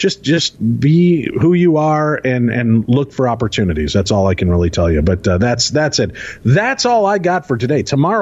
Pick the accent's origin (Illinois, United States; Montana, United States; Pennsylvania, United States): Illinois, United States; Chicago; I'm from the Chicago area.